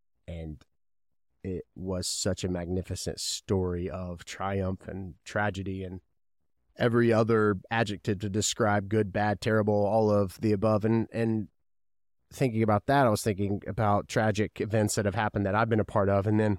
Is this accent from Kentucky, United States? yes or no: yes; Owensboro, Kentucky, United States; Lexington, Kentucky is only a few hours from my hometown of Owensboro, Kentucky.